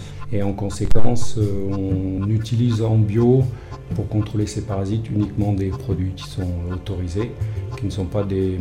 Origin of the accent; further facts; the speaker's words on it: Auvergne-Rhône-Alpes, France; also born or lived in United States; J'ai travaillé plus de 20 ans aux États-Unis et je suis rentré au pays puisque je suis originaire de la Tarentaise.